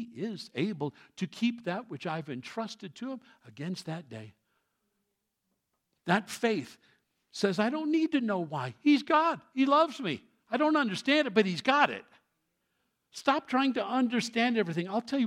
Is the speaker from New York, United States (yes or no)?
yes; New York City, New York, United States; I was born and raised in New York City.